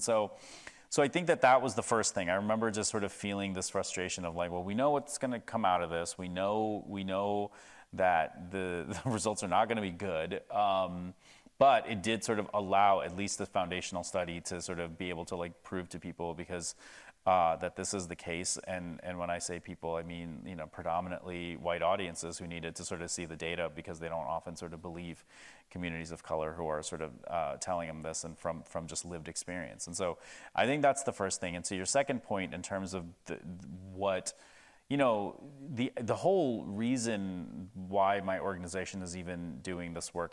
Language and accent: English; Cincinnati, Ohio, United States; I grew up in Cincinnati, Ohio, and if you're just a kid from Ohio, just like a white kid from Ohio, and you just sort of live in your little bubble